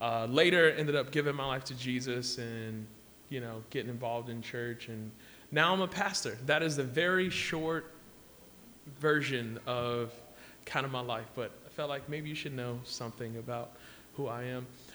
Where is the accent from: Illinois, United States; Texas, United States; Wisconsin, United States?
Illinois, United States; Chicago; also born or lived in Atlanta, United States / Columbus, United States; So I grew up in Chicago, actually, and moved to Atlanta, and then moved back to Chicago, then moved to Columbus